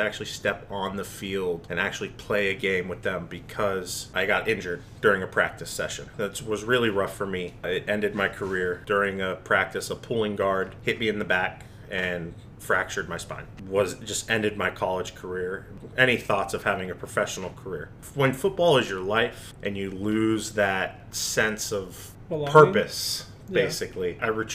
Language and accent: English; New Port Richey, Florida, United States; Yeah, I grew up right here in Newport Richey. My mom moved down from Massachusetts.